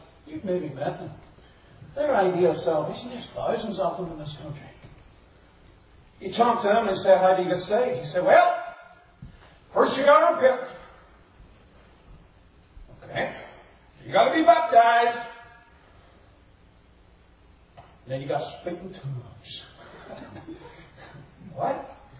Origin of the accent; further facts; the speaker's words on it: Ireland; There's a preacher growing up in Ireland down the street from us.